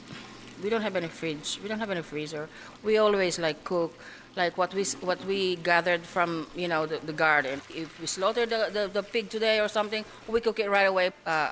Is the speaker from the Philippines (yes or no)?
yes; Philippines; now in United States; Well, peanut butter I use in America, but in the Philippines, we have to make the real peanuts